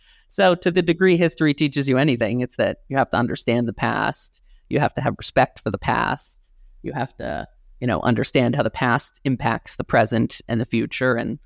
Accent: New York City, New York, United States; because I'm from New York City and I've never seen a garden or a lawn.

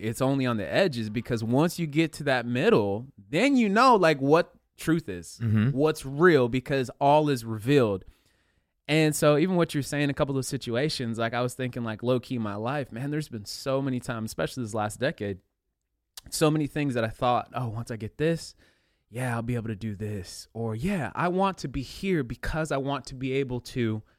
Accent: Concord, California, United States; So where I grew up in the East Bay area, there's this kind of somewhat big town called Concord. It's the city that I actually went to high school in.

